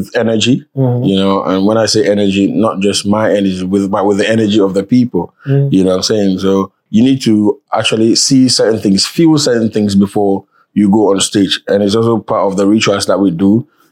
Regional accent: Ghana; now in Seattle, United States; If I don't tell you that I'm from Ghana

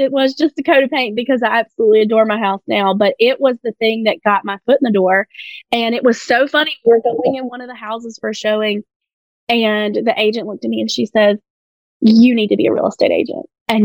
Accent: Anderson, South Carolina, United States; I grew up in Anderson, so one county south. Love it. I loved Anderson growing up. Stayed there for college, shockingly.

